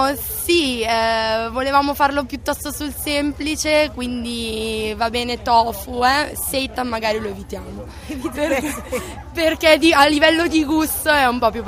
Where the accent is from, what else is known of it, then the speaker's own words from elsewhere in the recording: Milan, Lombardy, Italy; Noi siamo di Milano.